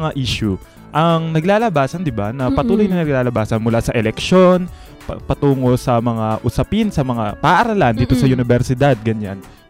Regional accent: Central Luzon, Philippines; Like sa province namin, sa Pampanga. Ganun din.

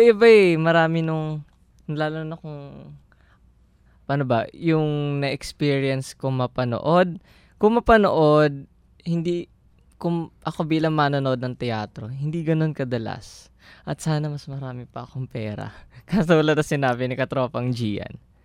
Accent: Cainta, Calabarzon, Philippines; Yung buhay na buhay pa dun sa hometown ko yung Kainta, Rizal.

